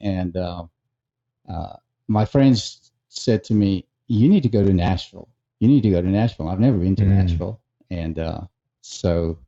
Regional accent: Pretoria, Gauteng, South Africa; moved away as an adult; also born or lived in Johannesburg / Cape Town; now in United States; I was born and raised in Pretoria, South Africa, lived a little bit in Joburg, or Johannesburg

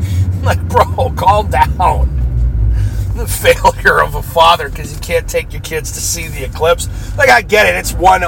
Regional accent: Erie, Pennsylvania, United States; Like, my hometown, I guess, is full of people. Like, hotels are all booked. Restaurants are booked out. Cars lined up and down the street. Erie, Pennsylvania, they were telling the locals

